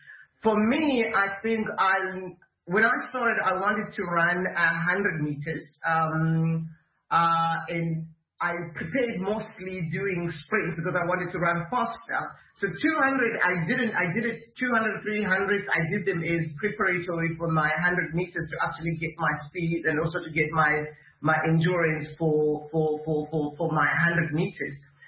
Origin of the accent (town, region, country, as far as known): Bulawayo, Zimbabwe; born or raised there; English is a second language